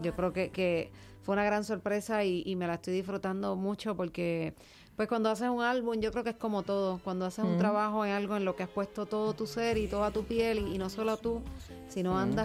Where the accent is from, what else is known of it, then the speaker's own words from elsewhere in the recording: Puerto Rico; obviamente tengo toda mi familia todavía en Murcia, así que es parte de mí, aunque soy de Puerto Rico